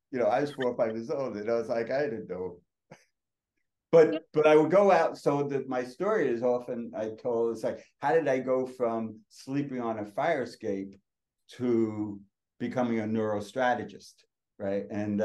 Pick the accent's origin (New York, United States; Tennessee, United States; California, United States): New York, United States; New York City; I grew up in a little town east of the Mississippi called New York City.